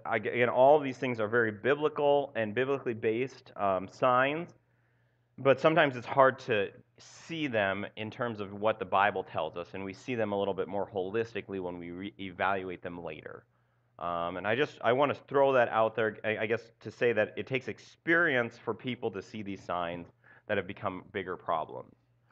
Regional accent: Minnesota, United States; I know as a guy, especially a Midwestern guy, born and raised in Southwest Minnesota

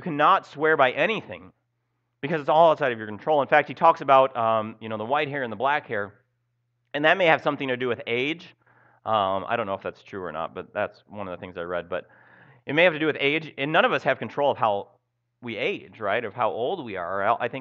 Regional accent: Minnesota, United States; The problem is we live in the Midwest, and I especially, when growing up in Minnesota, it's even worse up there, trust me

